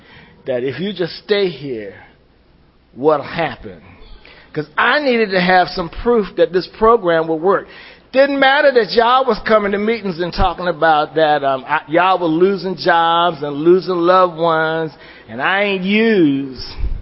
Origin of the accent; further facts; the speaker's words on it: Washington, District of Columbia, United States; I was raised in Washington, D.C. I'm 59 years old.